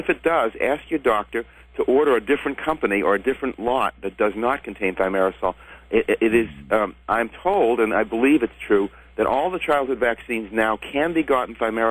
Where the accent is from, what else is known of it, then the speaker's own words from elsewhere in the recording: Silver Spring, Maryland, United States; No, I'm from Silver Spring, Maryland. It's a suburb of Washington, D.C.